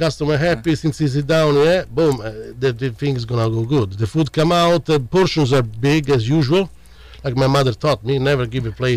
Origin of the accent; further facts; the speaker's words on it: Rome, Lazio, Italy; moved away as an adult; I come from Rome mm-hmm. and grew up in Rome and worked in central Rome many years. Then I left Italy when the Euro came.